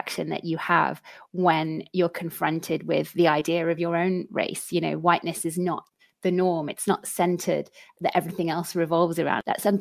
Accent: United Kingdom; we still are kind of taken aback as British people

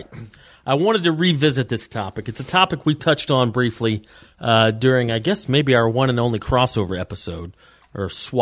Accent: the South, United States; You know, growing up in the South, like, deli just seems like a more of a Northeast, Midwest type thing.

